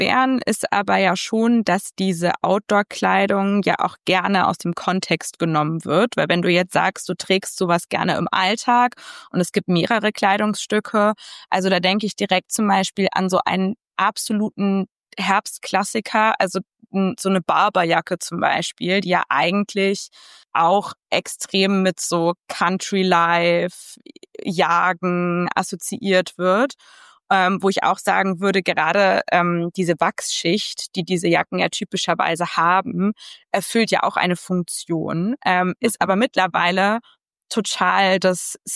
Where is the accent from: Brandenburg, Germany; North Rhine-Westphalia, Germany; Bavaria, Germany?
Bavaria, Germany; Munich; Ja, da muss ich leider als Münchnerin total reingrätschen